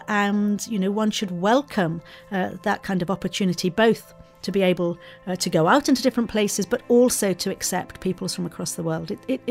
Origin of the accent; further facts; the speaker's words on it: Malaysia; also born or lived in Singapore; one of the boys that I went to school with, who lives in my hometown back in Malaysia, he wanted to marry me.